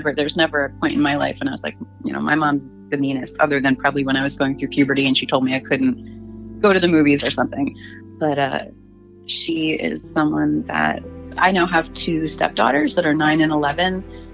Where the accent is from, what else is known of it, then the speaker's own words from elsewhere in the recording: Maryland, United States; I grew up in Baltimore County, Maryland. I was born there